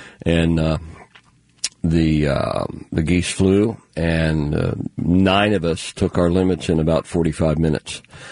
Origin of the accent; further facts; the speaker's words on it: Pennsylvania, United States; I grew up in Somerset County, Pennsylvania